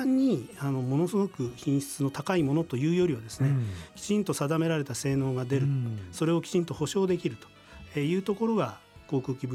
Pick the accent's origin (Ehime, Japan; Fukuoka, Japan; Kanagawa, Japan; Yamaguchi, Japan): Kanagawa, Japan; Yokohama; also born or lived in Tokyo; 神奈川県の横浜市で、ですから小学校中学校は、横浜市立の学校を卒業しています。